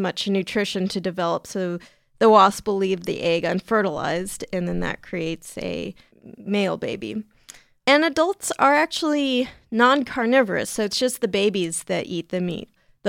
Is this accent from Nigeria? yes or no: no; San Diego, California, United States; They're even in San Diego, California, which is my hometown.